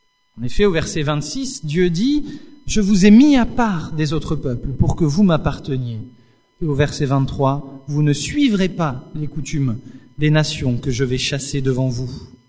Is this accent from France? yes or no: yes; France; en tant que bon français que je suis